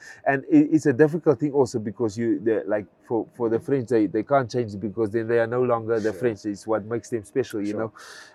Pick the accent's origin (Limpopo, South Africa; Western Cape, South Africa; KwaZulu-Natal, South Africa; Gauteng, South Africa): Western Cape, South Africa; Cape Town; I have really, really good memories, really fun memories of growing up in Cape Town